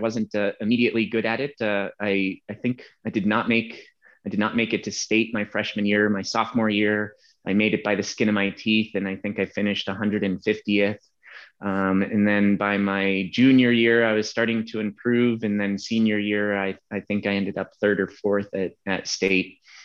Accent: Aspen, Colorado, United States; So, I grew up in a place that would be not considered humble. I grew up in Aspen, Colorado, most well known for skiing

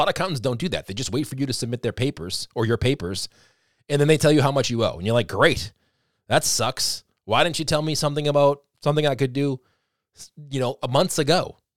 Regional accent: Boston, Massachusetts, United States; I know I talk a little fast. I'm from Boston, so you know, you got to talk a little fast on this podcast here.

